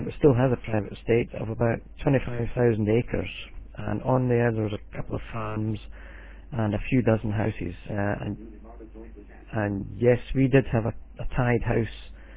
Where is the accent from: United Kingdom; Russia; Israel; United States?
United Kingdom; Edinburgh, Scotland; born there; I was born in Edinburgh, the capital of Scotland, in 1953, coronation year for our present Queen Elizabeth, same year she came to the throne.